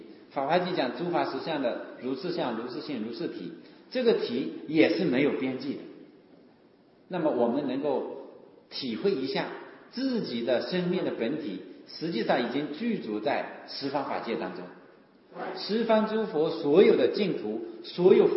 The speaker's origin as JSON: {"language": "Chinese", "town": "Wenzhou", "region": "Zhejiang", "country": "China", "said": "我们温州人特别对这部经典啊，我觉得是特别的尊重。"}